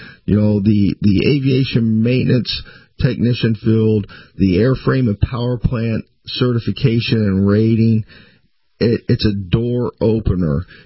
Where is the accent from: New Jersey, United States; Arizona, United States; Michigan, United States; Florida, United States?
Florida, United States; Hillsborough County; You know, I was born and raised here in Hillsborough County. You know, it's a great place to live.